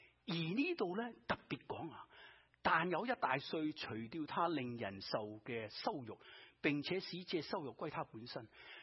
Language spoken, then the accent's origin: Cantonese; Shanghai, China; born there; 我喺上海市出世嘅，但我心系中意乡村生活。